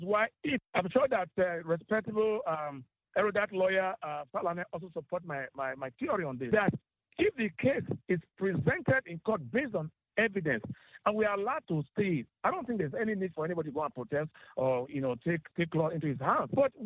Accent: Benin City, Edo, Nigeria; I am also from Benin.

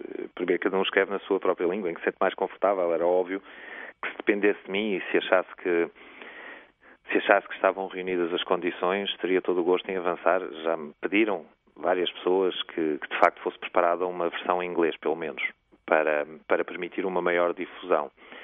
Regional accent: Portugal; agora falo aqui como português, e falando como português

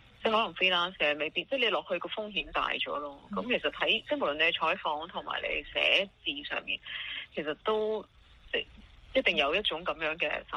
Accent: Hong Kong; 即係而家作為一個香港人，好難打算得太遠。

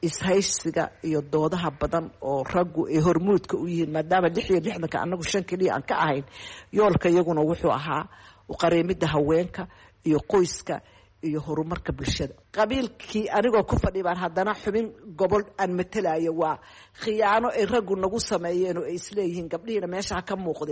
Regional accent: Bosaso, Puntland, Somalia; born there; also born or lived in Mogadishu; waxaan ku dhashay degmada Boosaaso aynu haddeer joogno.

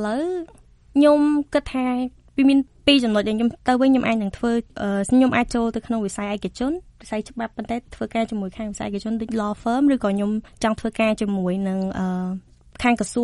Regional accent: provinces, Cambodia; ខ្ញុំកើតនៅខេត្តហើយខ្ញុំរៀននៅខេត្តអញ្ចឹងខ្ញុំដឹងថាខ្ញុំអត់សូវមានឱកាសច្រើនដូចសិស្សនៅម្បាញ់ទេ

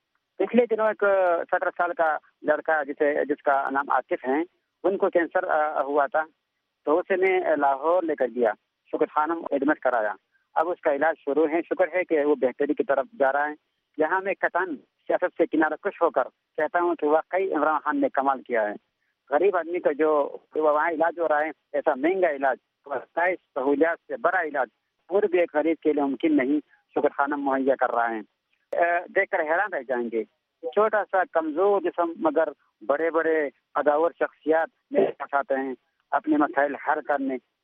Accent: Kanai, Khyber Pakhtunkhwa, Pakistan; میرا تعلق پاکستان کے خیبر پختونخوا کے ضلع بڑگرام کے خوبصورت گاؤں کنائی سے ہے.

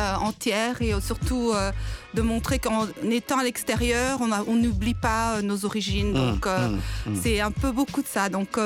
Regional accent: DR Congo; je suis congolaise d'origine

